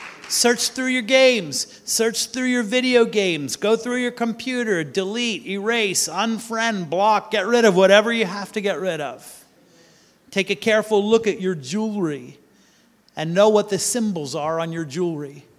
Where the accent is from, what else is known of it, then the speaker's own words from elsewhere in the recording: Pennsylvania, United States; I grew up in Pennsylvania, and hex symbols from the Pennsylvania Dutch were a big thing that needed to be purged from people's properties.